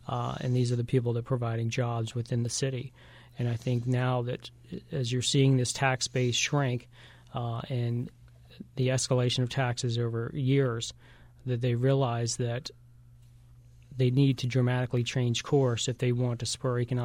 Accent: Baltimore, Maryland, United States; growing up in Baltimore City

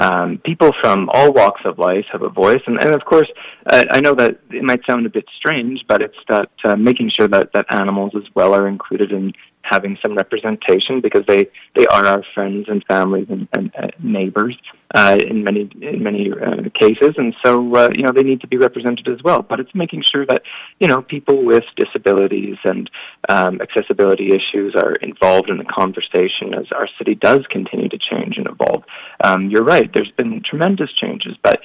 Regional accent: Victoria, British Columbia, Canada; I'm born and raised in Victoria, as you mentioned. So for me, you know, I have a strong sense of identity and my roots go really deep in the community.

